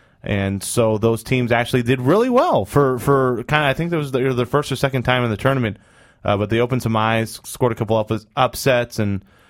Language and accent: English; Ireland; Us being Irish, it is a huge day.